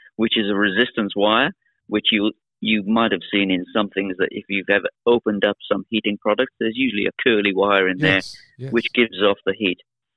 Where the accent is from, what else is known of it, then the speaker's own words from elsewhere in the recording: Wales, United Kingdom; Wales, originally, which is in the UK. Not everybody knows that. A lot of people know about New South Wales, but not South Wales. And I'm from the South Wales, the original.